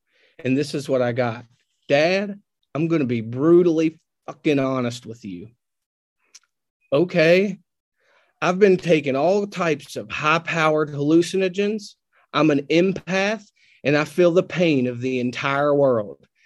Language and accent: English; Newport, Kentucky, United States; without knowing I'm from Newport, Kentucky